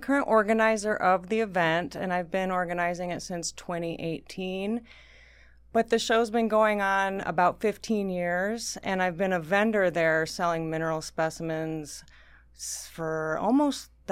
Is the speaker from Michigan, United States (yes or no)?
yes; Michigan, United States; Yeah, well, I grew up in Michigan, and I would crawl around under the bushes at home and find coral fossils.